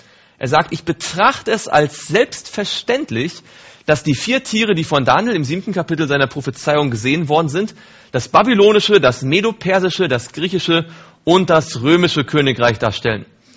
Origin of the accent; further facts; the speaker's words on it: Mecklenburg-Vorpommern, Germany; Kann man noch stolz drauf sein, oder? Als Mecklenburger.